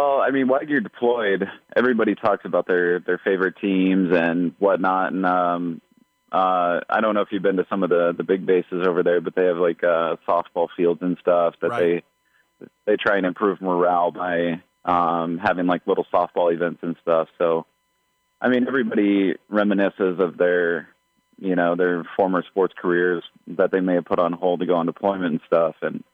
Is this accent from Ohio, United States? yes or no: yes; Ohio, United States; And I said, I'm from Ohio, sir.